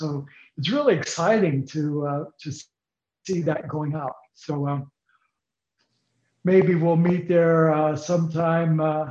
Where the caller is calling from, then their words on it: Zanesville, Ohio, United States; I'm coming from Zanesville, Ohio, which is about, maybe 60 miles from Columbus.